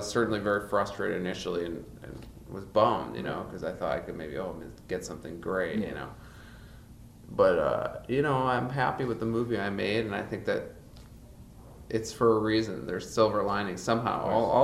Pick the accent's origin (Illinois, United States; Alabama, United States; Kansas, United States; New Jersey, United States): Illinois, United States; Chicago; Chicago. I grew up in Chicago.